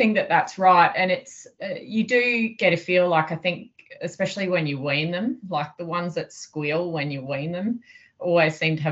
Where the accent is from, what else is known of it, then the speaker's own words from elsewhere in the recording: Brisbane, Queensland, Australia; So I'm just a Brizzy girl. I was very suburban.